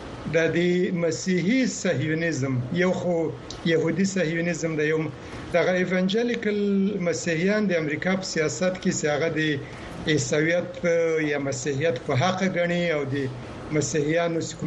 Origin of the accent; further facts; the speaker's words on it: Afghanistan; او زه د افغانستان يم د افغانستان وضعیت مل نه زده لیدلې